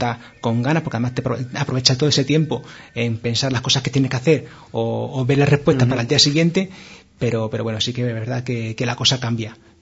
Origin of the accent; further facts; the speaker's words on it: Guareña, Extremadura, Spain; also born or lived in Badajoz / Mérida; a mí cuando me preguntan de dónde eres, yo siempre voy a decir Guareña, independientemente de que haya vivido o viva en Badajoz, viva en Mérida o haya vivido en otras zonas de Extremadura.